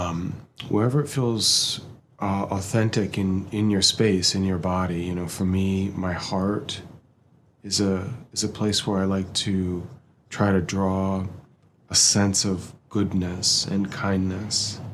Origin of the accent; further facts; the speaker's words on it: Texas, United States; I grew up in Texas, so it feels like being in the South when it's hot.